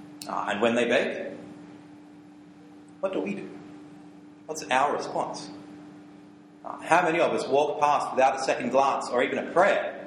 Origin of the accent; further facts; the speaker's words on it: New South Wales, Australia; I'm from Western Sydney